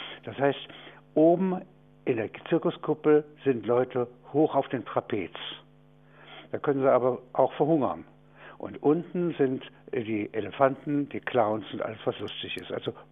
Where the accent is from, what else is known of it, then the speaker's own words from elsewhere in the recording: Halberstadt, Saxony-Anhalt, Germany; ich komme aus Halberstadt.